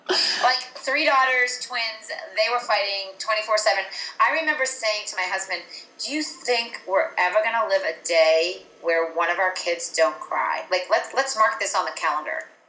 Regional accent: Andover, Massachusetts, United States; We grew up in Andover, Massachusetts, which was, you know, a very well-off community.

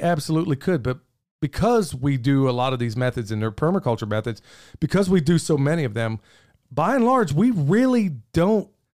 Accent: Oklahoma, United States; Now, there are certain places like where I grew up in Oklahoma, nobody has a basement

